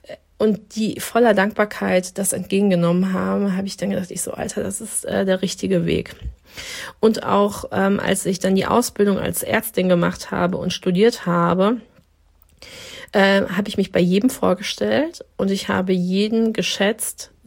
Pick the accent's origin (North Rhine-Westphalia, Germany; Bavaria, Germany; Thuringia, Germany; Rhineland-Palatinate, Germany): North Rhine-Westphalia, Germany; Dortmund; weil ich in einem Dorf groß geworden bin in Dortmund, wo eine Moschee stand.